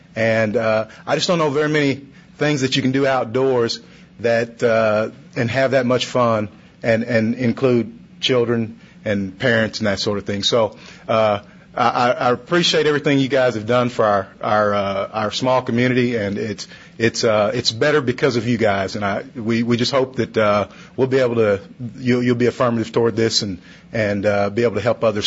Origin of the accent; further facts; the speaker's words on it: Childress, Texas, United States; I was born and raised in Childress. Prior to coming back to Childress to assume my current position as city manager